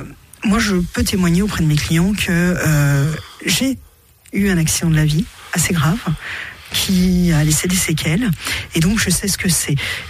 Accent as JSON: {"language": "French", "town": "Clermont-Ferrand", "region": "Auvergne-Rhône-Alpes", "country": "France", "tie": "born or raised there", "moved": "as an adult", "lives_now": "Nièvre, France", "said": "Non, moi je suis originaire de Clermont-Ferrand. J'ai grandi du côté de Gergovie, vers Saint-Gédorix."}